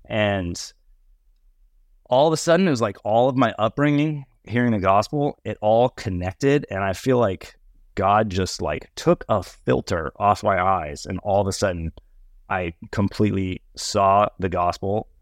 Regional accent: Texas, United States; I'm originally from Texas, grew up going to church

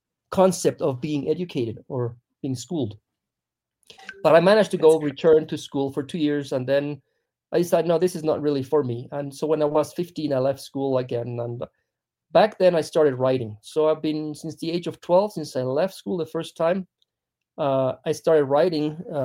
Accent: Ecuador; I was raised here in Ecuador mostly.

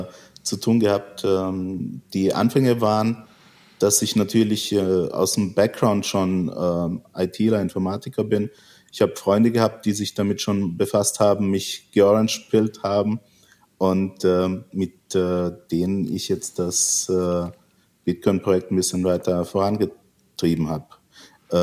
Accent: Karlsruhe, Baden-Württemberg, Germany; Ja, ich bin ein Deutscher, der in Karlsruhe aufgewachsen ist. Ich habe einen Background aus dem Balkan. Ich bin, also meine Großeltern waren Serben und ich habe in Karlsruhe meine Ausbildung

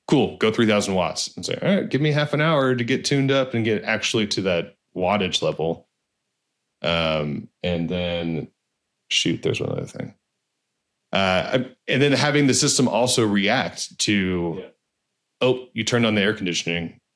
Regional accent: California, United States; Because I grew up in California.

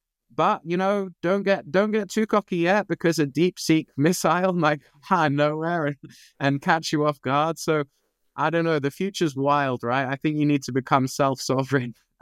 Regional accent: Ireland; I'm actually Irish, right? And so in Ireland and other EU countries

